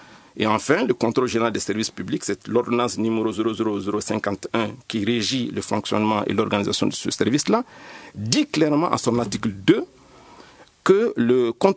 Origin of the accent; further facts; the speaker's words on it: Mali; en tant que Malien, on ne peut que déplorer la situation qui prévaut